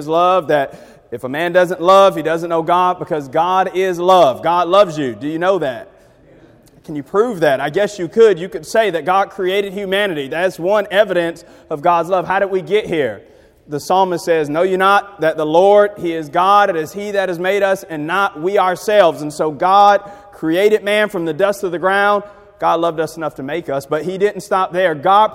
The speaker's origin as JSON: {"language": "English", "town": "Hollywood", "region": "Florida", "country": "United States", "tie": "born or raised there", "said": "I'm originally from Broward County. I grew up in Hollywood, Florida, but never been to the church in this area"}